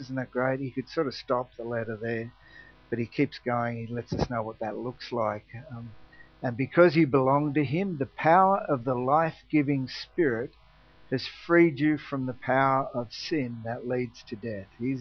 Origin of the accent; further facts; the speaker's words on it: Tasmania, Australia; I grew up in the Open Brethren Assemblies in Tassie.